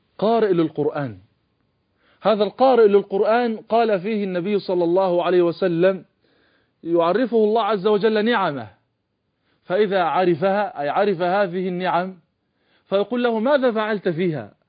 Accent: Egypt; نحن كمصريين كعرب كمسلمين

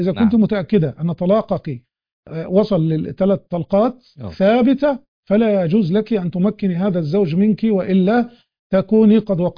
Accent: Egypt; البلطجه عندنا في مصر يعني. في الشام يقول لك شبحنه

